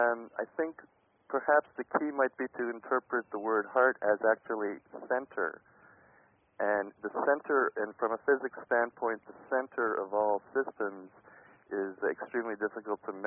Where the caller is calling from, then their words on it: Montreal, Quebec, Canada; I'm calling from Montreal.